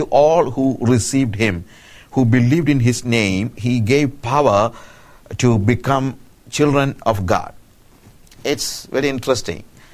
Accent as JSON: {"language": "English", "country": "India", "lives_now": "Africa", "said": "Most of the time, I'm living in Africa. Everywhere, I'm a child of God. I'm coming from India."}